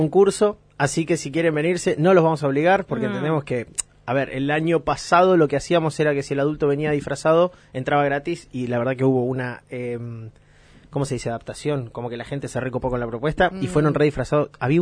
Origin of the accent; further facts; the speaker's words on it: Fernández Oro, Río Negro, Argentina; also born or lived in La Plata; yo soy de Fernández Oro en realidad, nací en La Plata